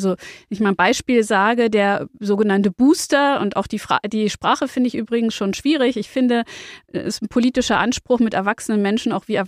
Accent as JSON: {"language": "German", "region": "Brandenburg", "country": "Germany", "said": "Wie gesagt, ich komme aus dem Grenzland Brandenburg."}